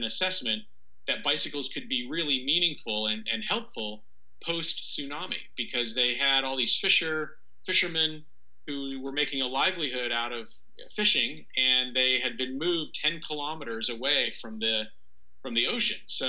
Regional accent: Portland, Oregon, United States; I grew up just outside of Portland and have lots of memories of riding my bike with my father up to government camp from Sandy, Oregon, and from Portland out to the coast at Cannon Beach.

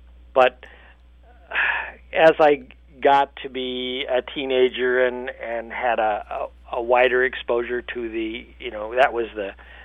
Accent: Cleveland, Ohio, United States; I grew up in Cleveland, in the suburbs, older, mostly white suburbs of Cleveland. And I come from a big family

